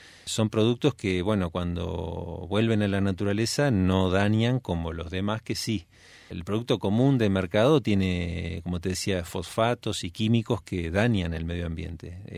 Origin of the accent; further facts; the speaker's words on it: Olavarría, Buenos Aires Province, Argentina; now in Buenos Aires, Argentina; yo soy de Olavarría y ya estando en Buenos Aires también escuchaba esto